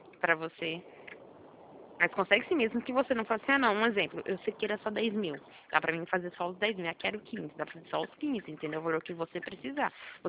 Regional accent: Americana, São Paulo, Brazil; que eu sou de Americana, do interior de Americana, do interior de São Paulo, tá bom?

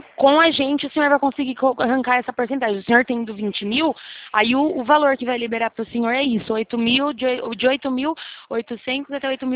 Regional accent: Araras, São Paulo, Brazil; eu sou daqui de Araras, São Paulo mesmo. Interior também.

